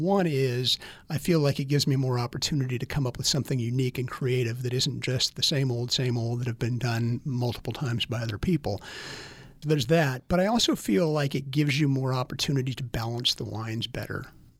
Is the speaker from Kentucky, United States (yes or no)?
no; Bakersfield, California, United States; Yeah, well, I grew up in Bakersfield, and my wife and I just came down here, and we loved it and decided to move and figure the rest out later.